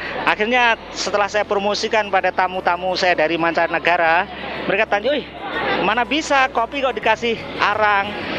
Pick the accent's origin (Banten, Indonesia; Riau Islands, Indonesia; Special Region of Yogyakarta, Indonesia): Special Region of Yogyakarta, Indonesia; Yogyakarta; Saya orang Jogja asli.